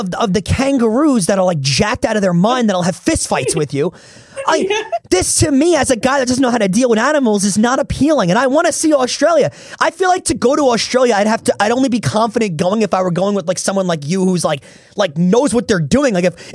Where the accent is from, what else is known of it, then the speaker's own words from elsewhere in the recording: New York City, New York, United States; I'm from New York City, so like I grow the scariest thing around me is a squirrel.